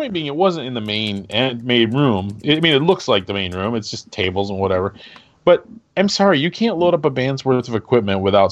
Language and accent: English; Midwest, United States; I was raised in the Midwest, and we basically, you know, if you were a man who had a fake tree in your house, you might as well have been wearing a dress.